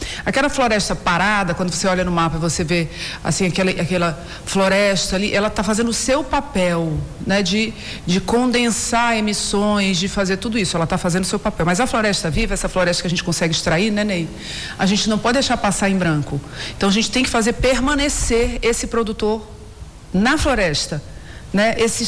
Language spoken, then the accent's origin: Portuguese; Acre, Brazil; Então, quem quer conhecer, eu sou do Acre, mas nunca fui ver uma coleta de semente